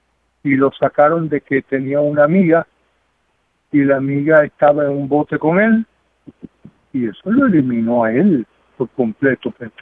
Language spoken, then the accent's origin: Spanish; Puerto Rico; lo que venimos de Puerto Rico